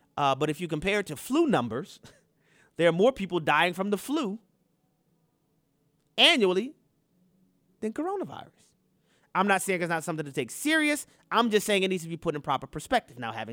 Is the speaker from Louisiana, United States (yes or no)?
yes; New Orleans, Louisiana, United States; I think this negatively impacted people in my hometown in New Orleans.